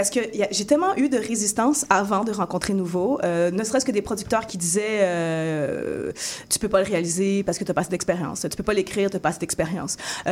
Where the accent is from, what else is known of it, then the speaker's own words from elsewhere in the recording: France; also born or lived in Africa; j'ai grandi aussi en France et en Afrique